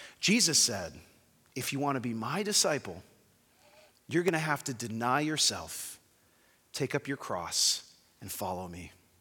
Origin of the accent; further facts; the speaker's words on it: United States; Like, I love being an American, but part of being an American is sort of this anti-disestablishment idea